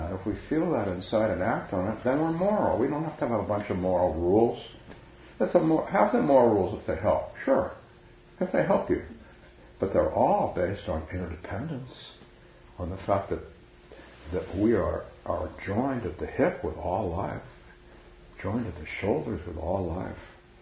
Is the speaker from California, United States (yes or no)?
yes; Palo Alto, California, United States; And when I started my first Zen group in my hometown of Palo Alto, California